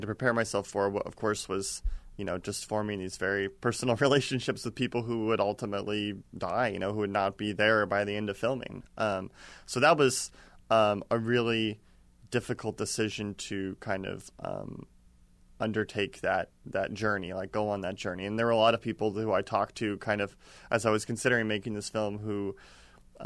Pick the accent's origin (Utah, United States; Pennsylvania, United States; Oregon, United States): Oregon, United States; I just finished my first film, which was about my hometown in Oregon.